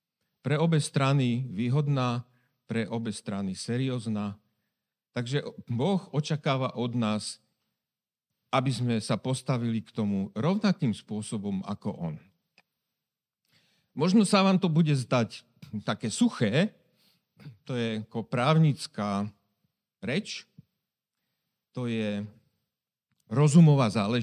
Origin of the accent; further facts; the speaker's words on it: Poprad, Prešov Region, Slovakia; born there; also born or lived in Bratislava; Narodil som sa v Poprade. Po strednej škole som odišiel študovať do Bratislavy. Tam som bol 5 rokov. Vrátil som sa naspäť k rodičom.